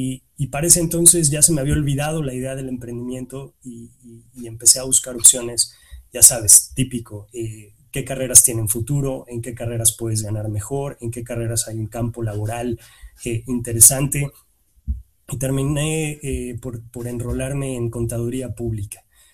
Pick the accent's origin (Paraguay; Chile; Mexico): Mexico; soy mexicano, por el acento no lo habían notado. Estoy en este momento transmitiendo en vivo desde casa, desde mi oficina en casa en la ciudad de Querétaro, un par de horas al norte de la Ciudad de México. Tengo 35 años